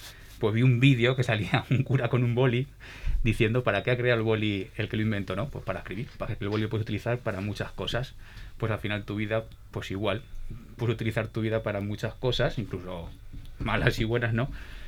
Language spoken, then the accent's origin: Spanish; Campo de Criptana, Castilla-La Mancha, Spain; tengo 30 años, soy de Campo de Cristana